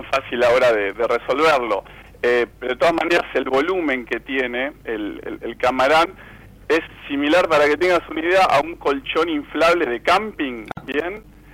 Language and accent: Spanish; Rosario, Santa Fe, Argentina; soy de Rosario. He remado desde muy joven, o sea que el río siempre estuvo cerca y la actividad del remo también. Un poco la idea surge porque, bueno, hace unos años me mudé cerquita a Rosario